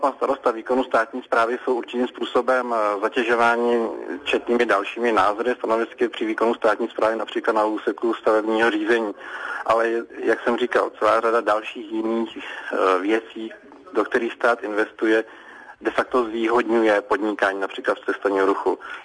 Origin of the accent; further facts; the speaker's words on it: Šumava, Czechia; protože jsem Šumavák